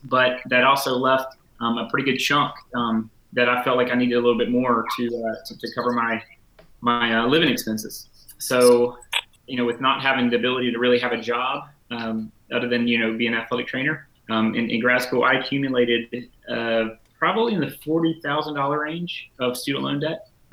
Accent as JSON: {"language": "English", "town": "Edenton", "region": "North Carolina", "country": "United States", "said": "So I'm an Eastern North Carolina guy. I'm from Edenton, North Carolina, which is Northeastern North Carolina."}